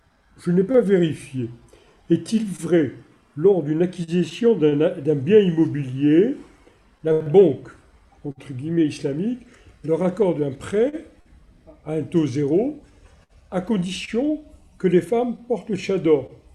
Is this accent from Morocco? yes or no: yes; Morocco; fier de l'être en tant que Marocain, ayant vécu au Maroc, et un ancien de Dauphine.